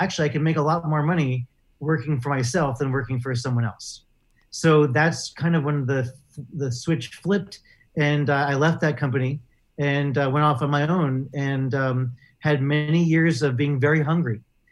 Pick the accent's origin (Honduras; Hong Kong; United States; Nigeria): United States; New York; I performed little magic shows in my hometown growing up in Westchester County.